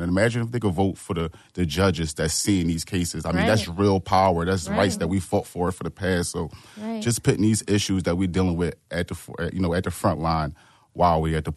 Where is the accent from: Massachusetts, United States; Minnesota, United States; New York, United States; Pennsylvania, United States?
Pennsylvania, United States; Philadelphia; born and raised in Philadelphia.